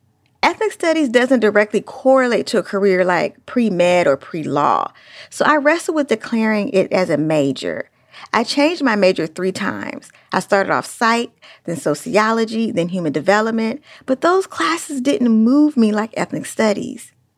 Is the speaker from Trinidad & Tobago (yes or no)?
no; Oakland, California, United States; some of the Black and brown kids I grew up with in East Oakland didn't have big aspirations. I come from a working class neighborhood